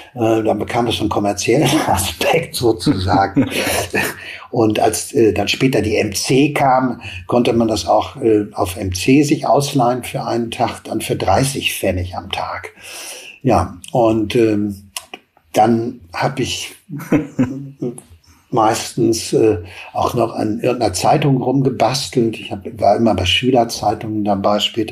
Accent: Hagen, North Rhine-Westphalia, Germany; Ich komme aus Hagen, das prägt vielleicht auch. Das war in den 80ern ein Melting Pot für unheimlich viele Bands, die es in der Stadt gab, zur Hochzeit.

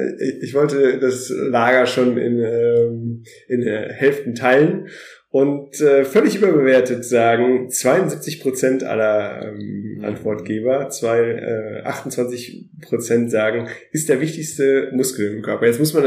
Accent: Münster, North Rhine-Westphalia, Germany; Ich kann ein bisschen Nederlands praten, ich bin aus Münster

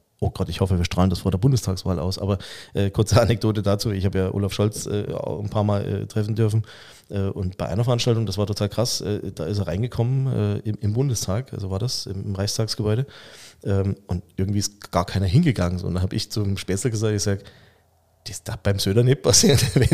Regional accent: Saxony, Germany; born there; Ich bin jetzt gebürtiger Sachse, ich vermische jetzt einfach mal die Dialekte.

